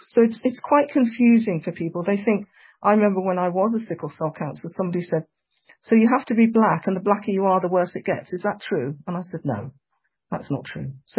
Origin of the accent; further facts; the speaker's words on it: England, United Kingdom; English, you know, I'm born and brought up in England